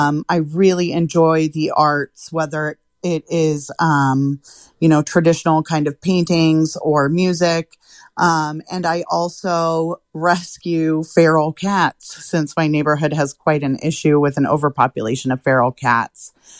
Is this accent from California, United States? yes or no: yes; Paradise, California, United States; also born or lived in Chico; So I am a lifelong Butte County resident. I was born in Chico, raised on the Ridge in Paradise, and then moved back down to Chico as a young adult. And I've been here since.